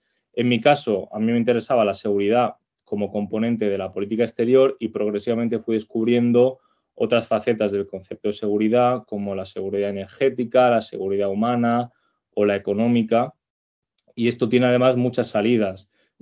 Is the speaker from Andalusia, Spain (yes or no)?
yes; Jaén, Andalusia, Spain; Yo soy de Jaén.